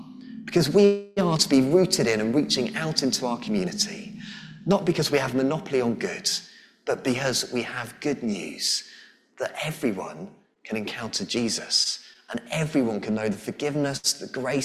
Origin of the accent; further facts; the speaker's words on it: England, United Kingdom; We are English, I know.